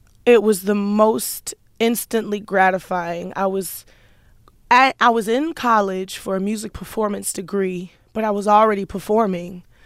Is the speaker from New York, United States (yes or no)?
no; Houston, Texas, United States; You know, growing up in Houston and freestyle rapping was very first nature to me.